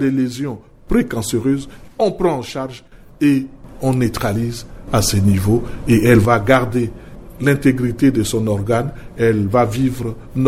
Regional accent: Central African Republic; chez nous, en République centrafricaine

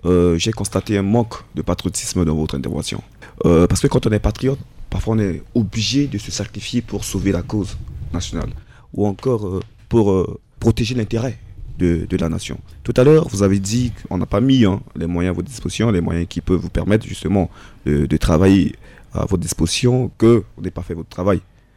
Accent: Central African Republic; en tant que jeune, en tant que centrafricain

